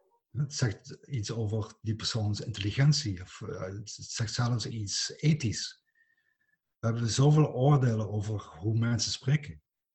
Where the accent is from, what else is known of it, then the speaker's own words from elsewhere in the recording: Belgium; also born or lived in Amsterdam, Netherlands; ik heb zelf in Amsterdam gestudeerd. En ik heb 7 jaar in Amsterdam gewoond. En 7 jaar lang ben ik van België uitgemaakt.